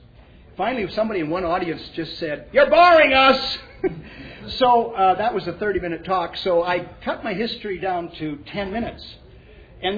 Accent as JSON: {"language": "English", "country": "Canada", "said": "I speak as a Canadian"}